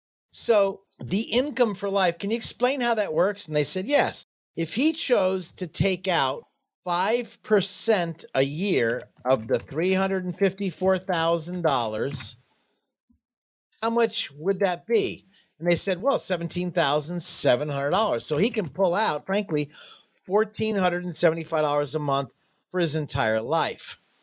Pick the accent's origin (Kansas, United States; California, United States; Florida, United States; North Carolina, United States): Florida, United States; Jacksonville; I'm from Jacksonville, Florida. I've kind of got rid of my accent